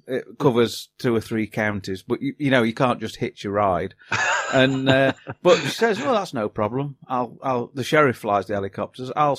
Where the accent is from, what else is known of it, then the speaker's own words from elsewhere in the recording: England, United Kingdom; And I went in and just said, I'm here from England. Is there anybody I could talk to?